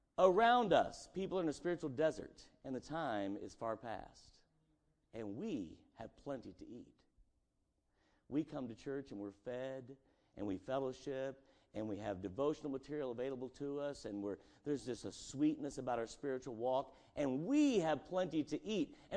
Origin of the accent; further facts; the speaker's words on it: Indiana, United States; And I grew up in Indiana.